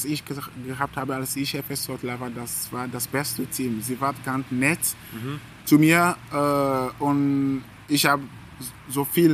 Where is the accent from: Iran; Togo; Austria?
Togo; German is a second language; now in Germany; ich muss nochmal meinen Urlaub in Togo verbringen, meine Heimat.